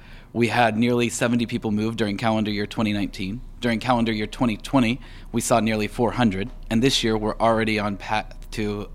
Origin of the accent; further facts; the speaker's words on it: Tulsa, Oklahoma, United States; also born or lived in Argentina / California; I'm originally from Tulsa.